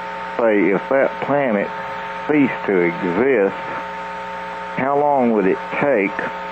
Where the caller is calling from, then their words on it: North Carolina, United States; in North Carolina.